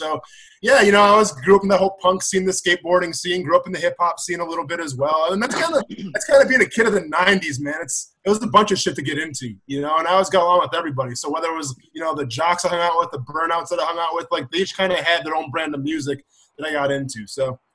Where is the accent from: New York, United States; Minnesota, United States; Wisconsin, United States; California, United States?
Wisconsin, United States; And, like, growing up in Wisconsin, like, it's kind of ingrained in you.